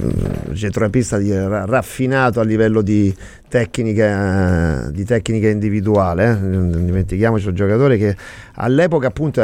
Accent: Florence, Tuscany, Italy; parlando da fiorentino

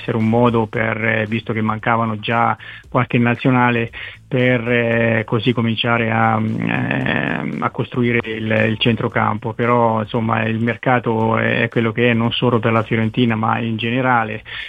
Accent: Porto Sant'Elpidio, Marche, Italy; sono qui a Porto Sant'Elpidio, il mio paese

